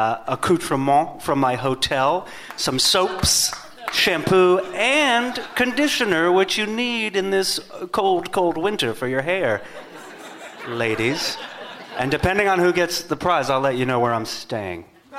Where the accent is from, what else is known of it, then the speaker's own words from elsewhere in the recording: California, United States; I'm from California. I can't deal with any sort of frigid.